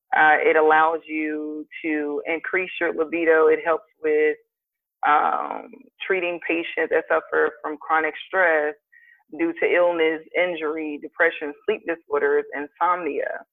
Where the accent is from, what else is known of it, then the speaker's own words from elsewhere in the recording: East Coast, United States; now in San Diego, United States; I'm new to San Diego, I'm from the East Coast